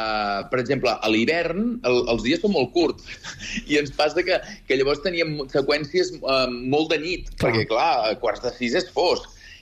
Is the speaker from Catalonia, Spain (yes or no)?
yes; Sant Feliu de Buixalleu, Catalonia, Spain; I jo, sense anar més lluny, que sóc de Sant Feliu de Buixalleu, que és una miqueta Catalunya interior